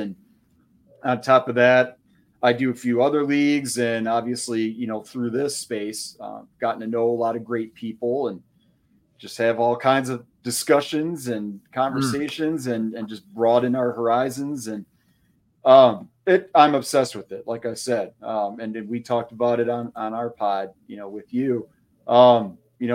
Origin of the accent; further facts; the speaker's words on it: United States; As an American who was brought up on baseball, it's hard for me to watch it